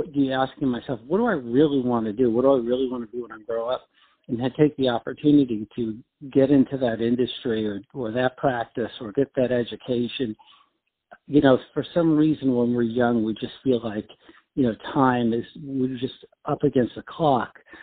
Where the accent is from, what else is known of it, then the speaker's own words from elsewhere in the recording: New York, United States; And I started in Washington, D.C., and I started to do pretty well with it, but I'm from New York.